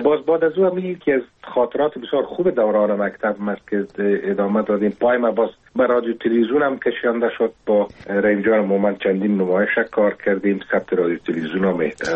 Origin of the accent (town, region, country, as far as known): Kabul, Afghanistan; born or raised there